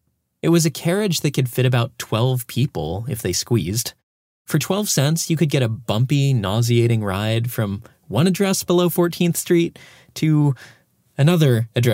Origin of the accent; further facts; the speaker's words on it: Chicago, Illinois, United States; born there; I was born in Chicago. My family still lives half an hour from O'Hare.